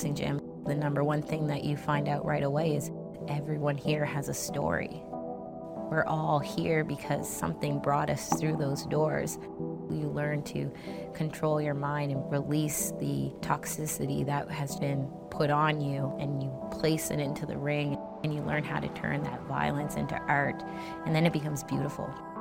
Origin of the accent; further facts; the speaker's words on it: Boston, Massachusetts, United States; born there; moved away; also born or lived in Nova Scotia; I was born in Boston, Massachusetts. I moved to Nova Scotia in 2000.